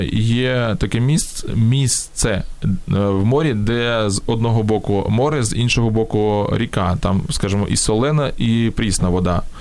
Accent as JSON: {"language": "Ukrainian", "town": "Mariupol", "region": "Donetsk Oblast", "country": "Ukraine", "tie": "born or raised there", "said": "те, що таке відбувається в Україні, в моєму рідному Маріуполі"}